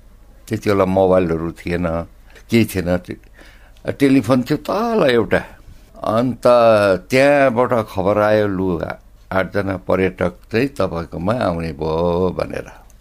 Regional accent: Darjeeling, West Bengal, India; moved away; म दार्जिलिङ प्रपरको हुँ। दार्जिलिङ छोडेर यो मङमायामा म आएको 1983 सालमा।

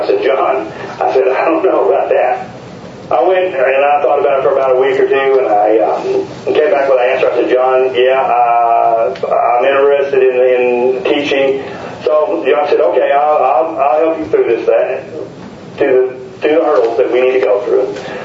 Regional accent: Frankfort, Kentucky, United States; moved away as an adult; And I grew up in Frankfort, and I came to Lexington in 1988, and I started my career here.

